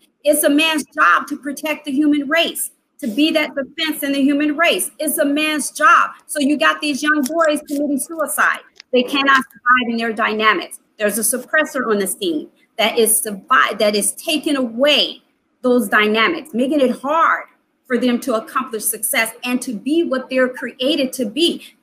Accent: United States; born there; I'm an American. Mm-hmm. I'm Black. I'm African American. I'm whatever I'm going to be calling myself. I deserve to get a job. I went to school here. I was born in America.

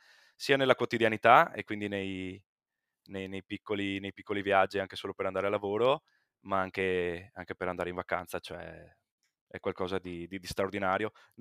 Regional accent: Veneto, Italy; io vengo dalla provincia di Treviso

